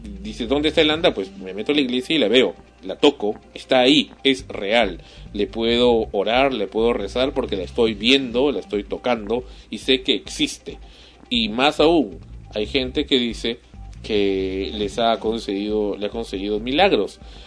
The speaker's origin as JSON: {"language": "Spanish", "town": "Barranco", "region": "Lima", "country": "Peru", "tie": "born or raised there", "said": "he vivido desde mi niñez siempre en Barranco, que es cerca de Surco Pueblo"}